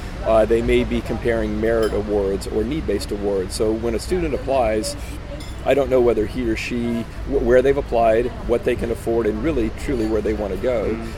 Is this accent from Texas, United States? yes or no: yes; Austin, Texas, United States; I grew up in Austin, Texas, and I took Swarthmore off the list because it was too expensive.